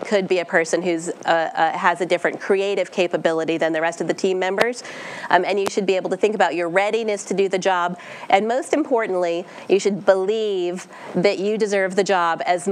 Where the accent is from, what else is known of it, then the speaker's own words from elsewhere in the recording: Maine, United States; And I'm from Maine, so winter is coming.